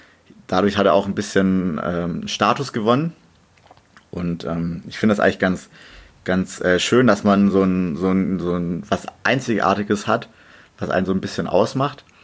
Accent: Germany; ich spreche auch kein Türkisch. Deshalb, also Heimat ist für mich auf jeden Fall Deutschland. Ich identifiziere mich auch als Deutscher und in die Türkei habe ich halt nur familiäre Verbindungen. Aber ansonsten ist für mich ganz klar Deutschland meine Heimat.

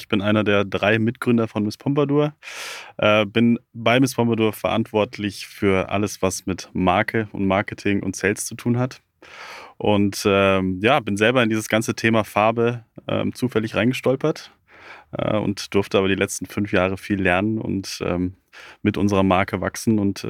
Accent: Regensburg, Bavaria, Germany; born there; Ich bin geboren in Regensburg. Ja. Meine Familie lebt auch schon seit über 25 Jahren in Regensburg. Aber wir sind so ein bisschen eine herumziehende Familie

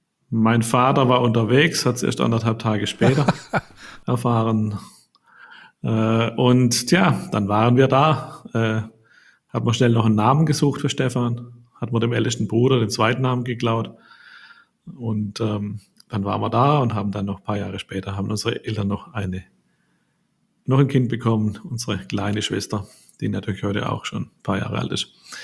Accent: Freiburg im Breisgau, Baden-Württemberg, Germany; now in Stuttgart, Germany; Also geboren sind wir in Stuttgart. Das ist in der Stadt, in der wir heute auch leben. Aber wir sind dort nicht aufgewachsen. Wir sind in Freiburg im Breisgau aufgewachsen. In den 70er, 80er Jahren.

